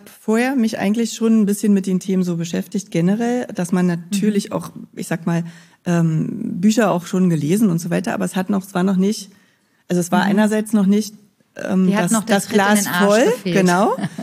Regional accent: West Germany, Germany; Also ich bin 35 Jahre alt. Ich komme tatsächlich nicht aus Berlin, sondern eigentlich aus der entgegengesetzten Richtung, aus Westdeutschland.

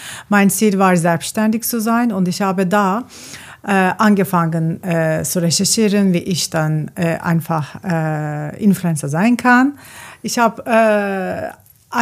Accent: Turkey; German is a second language; now in Germany; ursprünglich komme ich aus der Türkei und ich habe seit 10 Jahren in Deutschland gelebt.

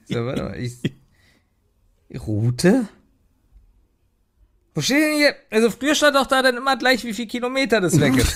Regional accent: Berlin, Germany; Es tut schon weh, dass ich mich als Berliner sehen muss.

